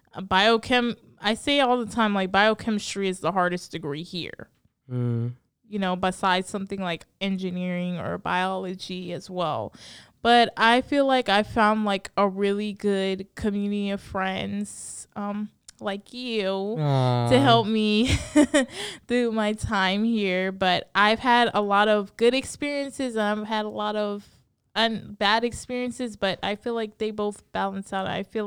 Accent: Nassau, New Providence, Bahamas; born there; moved away; Well, I moved like to three places during my life. So I'm originally born in Nassau, Bahamas. So I'm basically from the Caribbean, and then I moved here when I was

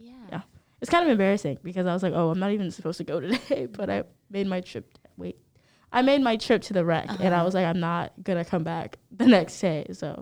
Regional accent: Stafford, Virginia, United States; Yes, okay, so I'm from Stafford, Virginia.

